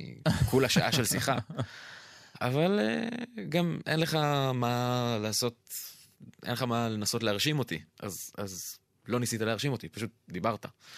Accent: Jerusalem, Jerusalem District, Israel; אני אגדיר את עצמי כאבא, כפמיניסט רדיקלי, כשמאלני, כירושלמי גולה

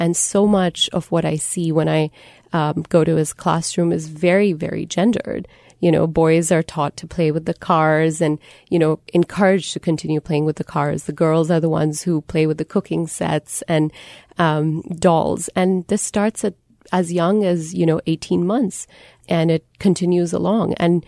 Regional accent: Singapore; I grew up in Singapore. I was good at maths and told that I wasn't.

